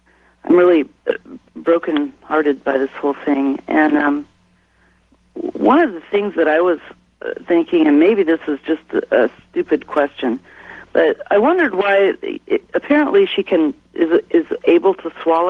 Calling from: Tucson, Arizona, United States; I'm calling you from Tucson.

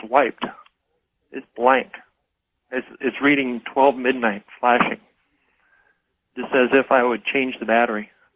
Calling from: Tucson, Arizona, United States; I'm calling from Tucson, Arizona.

